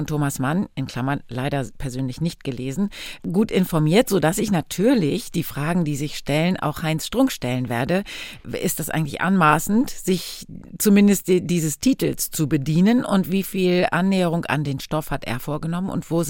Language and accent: German; Bad Bevensen, Lower Saxony, Germany; Oh ja, ich bin in Bad Bevensen und Umgebung aufgewachsen